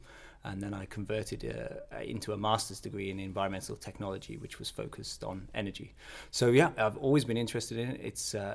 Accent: England, United Kingdom; I come from a small town in northern England, so some way away. But actually, I'm half Canadian as well

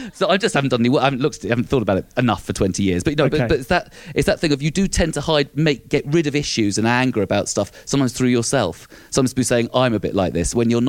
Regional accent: London, United Kingdom; now in Scotland; being Southern, being London, being English in Scotland, being because I'm chippy about it

